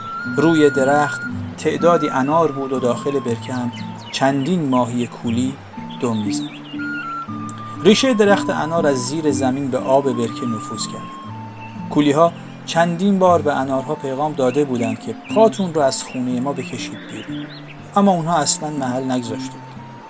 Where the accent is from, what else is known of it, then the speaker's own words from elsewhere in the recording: Gilan, Iran; born there; من در گیلان به دنیا آمدم و چقدر بابتش خوشحالم.